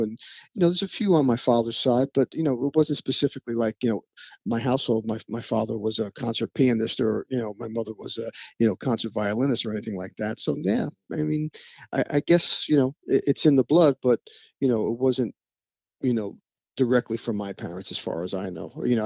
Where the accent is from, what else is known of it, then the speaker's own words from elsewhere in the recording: Belmar, New Jersey, United States; I was born in Jersey City. My family, was originally from Jersey City. I was born at Christ Hospital, and we lived there until I was, I'd say nine. And then at that point, we moved to Belmar in Monmouth County, New Jersey.